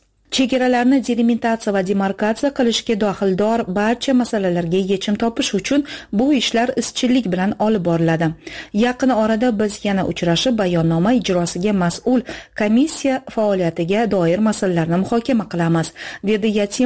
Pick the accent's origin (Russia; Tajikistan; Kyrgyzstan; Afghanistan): Kyrgyzstan; Qapchig'ay, Batken Region; Men Qapchig'ay qishlog'ida tug'ilib o'sganman. Qishloqda 300 xonadon bor. Uning bir tarafidan Oqsoy daryosi o'tadi. Ikkinchi tomonida Voruh anklavi joylashgan. Uchinchi tarafdan esa qishloqni tog'lar to'sib turadi.